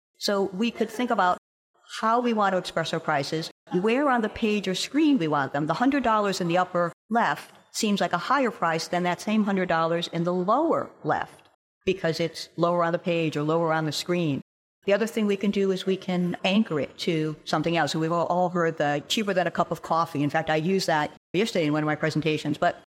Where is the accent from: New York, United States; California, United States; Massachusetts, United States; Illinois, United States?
Massachusetts, United States; We have something similar. I'm from Massachusetts.